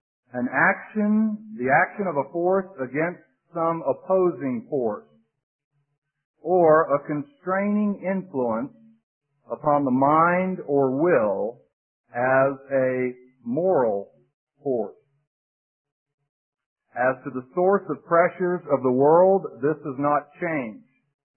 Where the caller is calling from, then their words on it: Green Cove Springs, Florida, United States; But I used to love to call people up north, and they'd say, "Where are you calling from?" And I'd say, "Green Cove Springs."